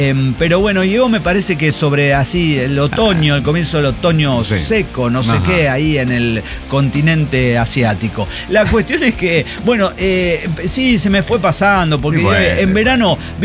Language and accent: Spanish; Córdoba, Argentina; Y yo soy cordobés y vos sos cordobés